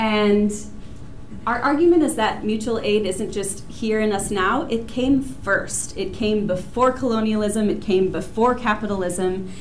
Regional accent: Wisconsin, United States; I'm from Menominee Land, southeastern Wisconsin. I'm also from the most conservative county in Wisconsin.

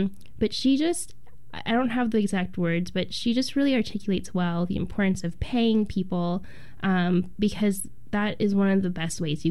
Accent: California, United States; And the thing is, I'm from California, so I don't want to be part of the problem.

